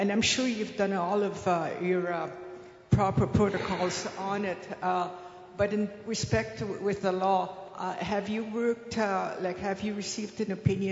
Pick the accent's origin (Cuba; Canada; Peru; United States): Canada; Saskatchewan; I'm from Saskatchewan